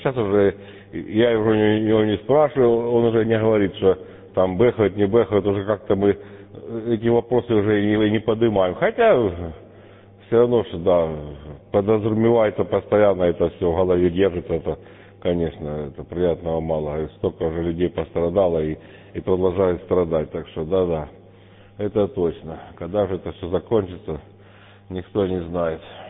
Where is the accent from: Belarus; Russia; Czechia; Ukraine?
Ukraine; Donbas; мы все с Донбасса, так что тут нам, что нам тут делить? Мы все Донбасс